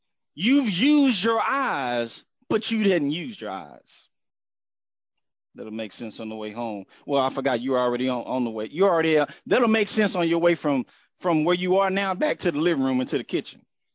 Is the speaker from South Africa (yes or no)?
no; Houston, Texas, United States; I grew up in the Texas, Houston area.